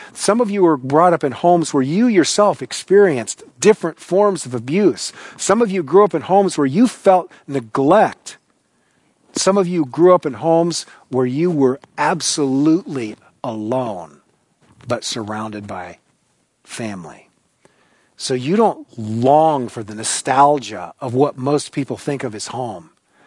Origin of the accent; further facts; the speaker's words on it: Newton, Iowa, United States; I grew up in my hometown of Newton, Iowa. It's about 30 miles east of Des Moines, right there on Interstate 80.